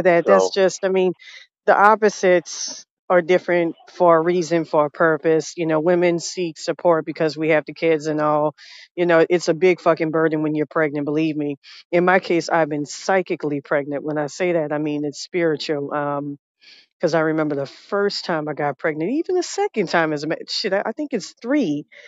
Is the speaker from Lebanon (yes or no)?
no; New Orleans, Louisiana, United States; I come from New Orleans and people are more spiritually conscious down there.